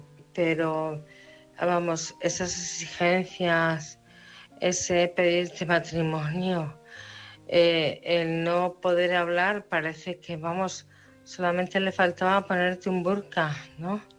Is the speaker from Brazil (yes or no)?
no; Oviedo, Asturias, Spain; de Oviedo.